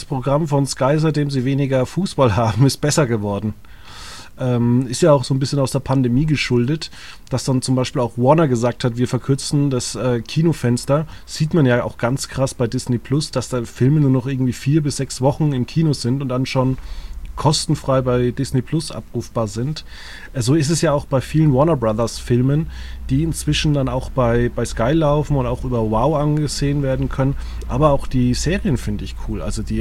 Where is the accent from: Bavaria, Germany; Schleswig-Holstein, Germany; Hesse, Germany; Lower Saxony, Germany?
Bavaria, Germany; Würzburg; Also ich komme ja aus Würzburg